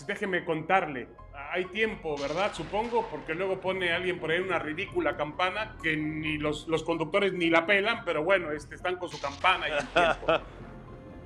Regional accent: Catemaco, Veracruz, Mexico; Yo soy de Veracruz, de Catemaco

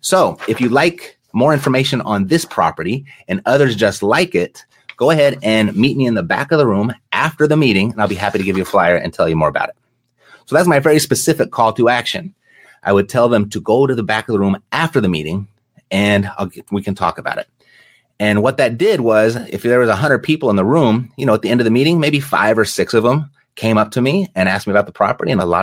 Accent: Zimbabwe; my home country of Zimbabwe.

